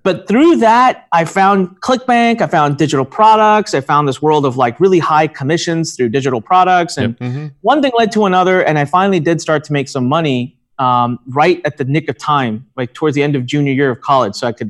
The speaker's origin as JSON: {"language": "English", "country": "India", "said": "Look, I was never meant to be an entrepreneur. I'm Indian. So what do Indian people become? We're doctors."}